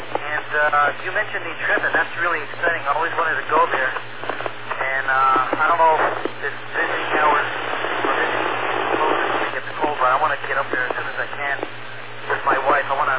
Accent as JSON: {"language": "English", "town": "Irvington", "region": "New Jersey", "country": "United States", "tie": "born or raised there", "said": "I grew up right on the New York City area, actually, outside of it, North Jersey. A little town called Irvington, New Jersey. which is not a friendly town anymore."}